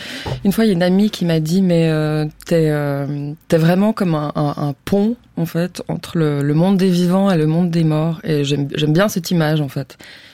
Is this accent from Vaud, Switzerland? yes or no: yes; Vaud, Switzerland; J'ai jamais habité au Jura. Voilà. Non, mais j'ai toujours grandi autour de Lausanne.